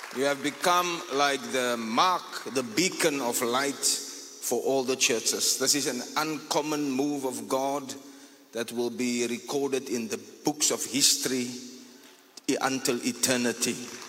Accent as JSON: {"language": "English", "town": "Cape Town", "region": "Western Cape", "country": "South Africa", "said": "It is a great learning curve for me as I come from Cape Town to be here"}